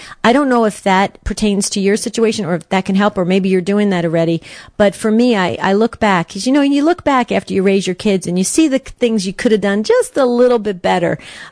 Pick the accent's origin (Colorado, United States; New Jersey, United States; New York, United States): New Jersey, United States; You know, I grew up in New Jersey, so I used to go all around to different states surrounding New Jersey